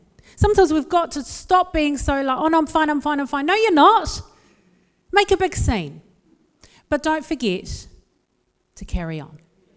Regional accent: West Auckland, Auckland, New Zealand; I am from West Auckland, but we do draw the line.

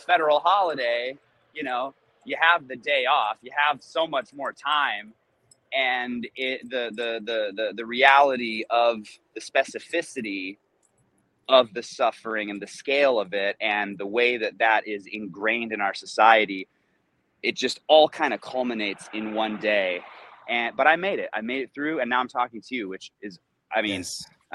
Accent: Michigan, United States; And for me, growing up in Michigan, green bean casserole was like, it was always my favorite.

